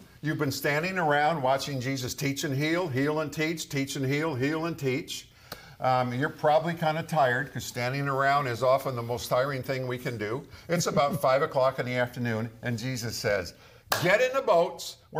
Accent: Michigan, United States; I grew up in Michigan Lakes, okay?

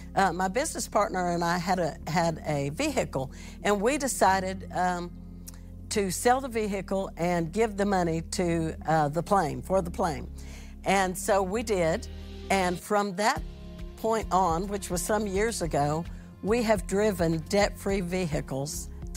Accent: Marble Falls, Texas, United States; I'm from Marble Falls, Texas.

